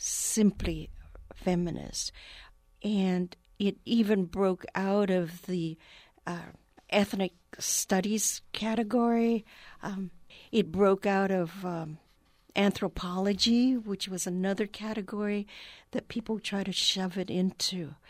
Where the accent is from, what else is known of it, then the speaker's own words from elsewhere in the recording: Stockton, California, United States; Growing up in Stockton, we were very mixed racially. And then coming to Berkeley, I was a freshman, 17 years old, 1958.